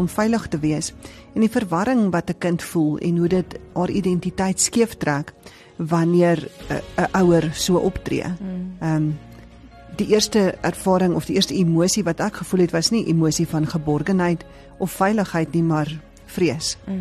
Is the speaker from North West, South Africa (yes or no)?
yes; Orkney, North West, South Africa; oorkant ons woongebied, waar ek groot geword het in Orkney Park.